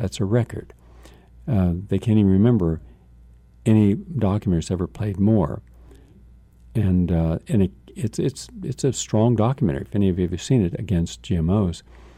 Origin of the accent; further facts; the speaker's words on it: Parkersburg, West Virginia, United States; also born or lived in Weirton / Wheeling; now in Steubenville, United States; Now, I lived in Weirton. I live in Steubenville. I live in Wheeling, West Virginia. My hometown was Parkersburg. It's a very small area.